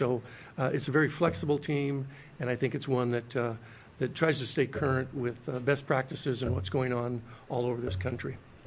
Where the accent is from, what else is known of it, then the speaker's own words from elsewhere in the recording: Salem, Oregon, United States; I can tell you, I grew up in Salem. I've worked here for 35 years.